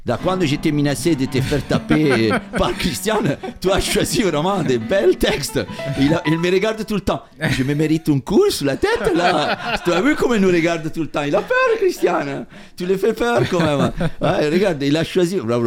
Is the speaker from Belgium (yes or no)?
no; Italy; French is a second language; comment on dit Charpentier, perché je suis italien.